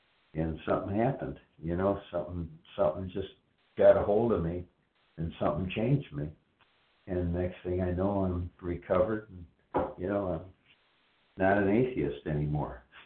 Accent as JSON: {"language": "English", "region": "Florida", "country": "United States", "said": "Yep, I'm from Florida."}